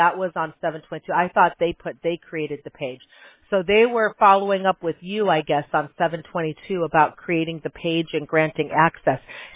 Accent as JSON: {"language": "English", "region": "Midwest", "country": "United States", "tie": "born or raised there", "said": "I grew up in the Midwest."}